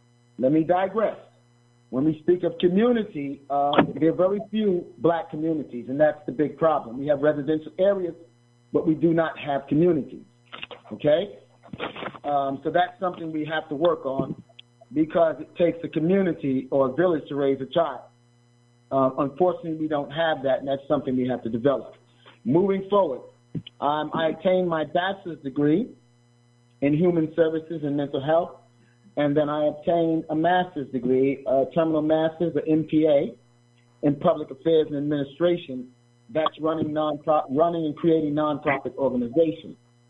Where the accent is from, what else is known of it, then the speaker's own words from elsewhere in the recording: New York City, New York, United States; I'm from New York City.